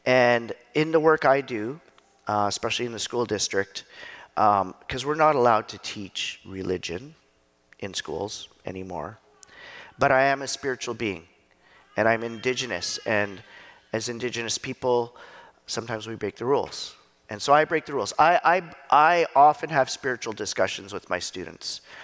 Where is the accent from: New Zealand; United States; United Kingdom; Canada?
Canada; Dawson City, Yukon; I grew up being in Dawson City as the whitest, blonde-haired, blue-eyed Indian in Dawson City. I wasn't the only blonde-haired Indian in Dawson City.